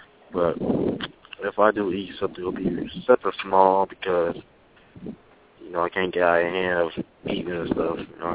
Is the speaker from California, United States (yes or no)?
no; Las Vegas, Nevada, United States; My hometown, South Las Vegas.